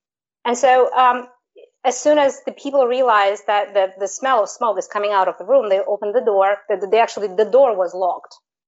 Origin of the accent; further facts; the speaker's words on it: Kyrgyzstan; she actually was very surprised to find out that I was from Kyrgyzstan.